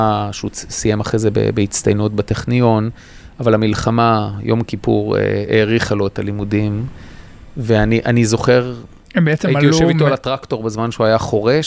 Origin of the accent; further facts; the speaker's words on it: HaHotrim, Haifa District, Israel; moved away; קיבוץ החותרים. עזבתי אותו בגיל די צעיר